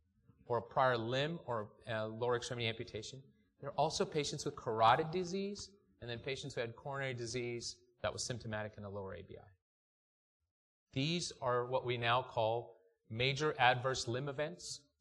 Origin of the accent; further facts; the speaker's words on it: North Carolina, United States; This is something I do because I'm from North Carolina.